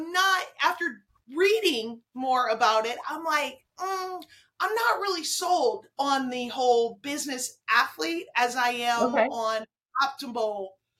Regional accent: Flint, Michigan, United States; Well, I'm from Flint.

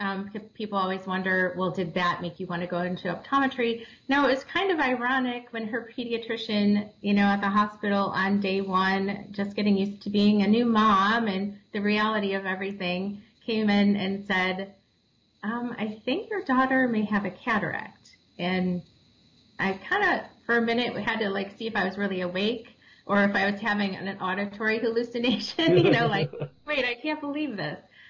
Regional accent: North Olmsted, Ohio, United States; I grew up in North Olmsted, Ohio, born and raised, Cleveland area, on the west side.

